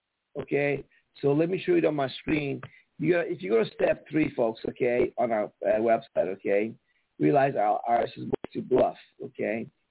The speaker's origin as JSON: {"language": "English", "country": "Iran", "tie": "born or raised there", "said": "I come from Iran. We have no rights there."}